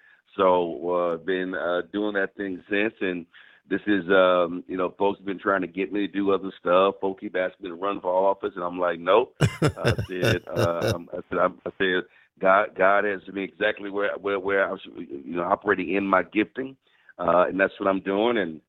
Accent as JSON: {"language": "English", "town": "Houston", "region": "Texas", "country": "United States", "tie": "born or raised there", "said": "born and raised in Houston, Texas. Went to a communications magnet school, Jack Gates High School, Magnet School of Communication."}